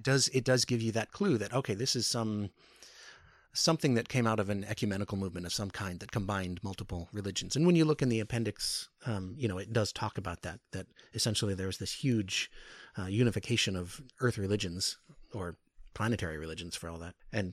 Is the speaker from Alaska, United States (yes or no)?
yes; Anchorage, Alaska, United States; now in Oregon, United States; I live in Oregon now. I grew up in Anchorage, Alaska, and it's fascinating how much whiter Oregon is than Alaska.